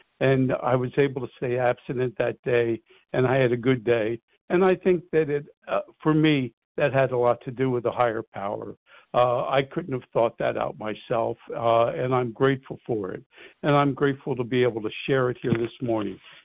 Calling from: New Jersey, United States; Good morning. … I'm calling from Southern New Jersey

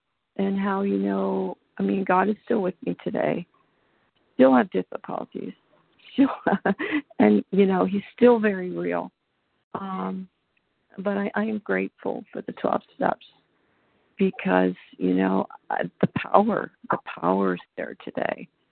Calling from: Pennsylvania, United States; Yeah, I'm from Pennsylvania.

